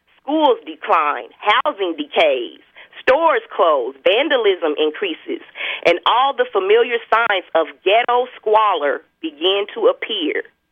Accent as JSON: {"language": "English", "town": "Kansas City", "region": "Missouri", "country": "United States", "tie": "born or raised there", "said": "within my hometown that I grew up in, Kansas City"}